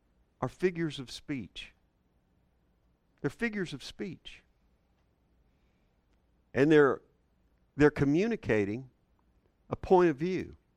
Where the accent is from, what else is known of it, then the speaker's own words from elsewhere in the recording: Houston, Texas, United States; Flatter than a flitter. I grew up in Houston. In Houston. And, I mean, there wasn't a hill in sight.